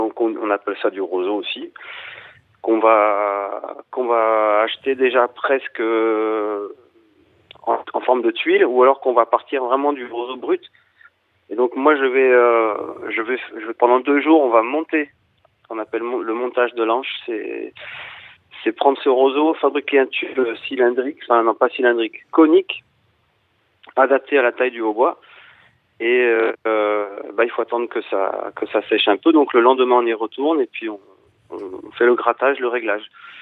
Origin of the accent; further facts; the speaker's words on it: Nouvelle-Aquitaine, France; Je suis du Poitou.